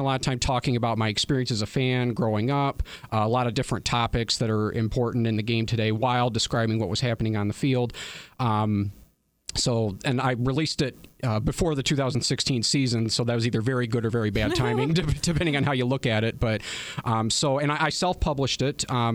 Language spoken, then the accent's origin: English; Battle Creek, Michigan, United States; I'm originally from Battle Creek. I moved to the area in 2012 when I was originally offered this position.